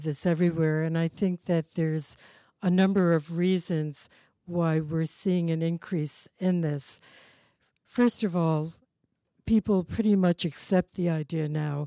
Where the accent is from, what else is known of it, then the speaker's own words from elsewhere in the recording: New York, United States; Yes, I'm a New Yorker, bred and born